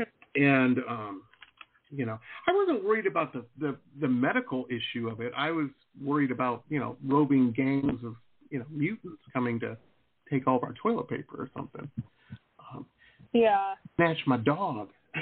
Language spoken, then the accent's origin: English; Detroit, Michigan, United States; now in South Florida, United States; I'm an old man. I grew up in Detroit, you know, very little scares me, you know what I mean?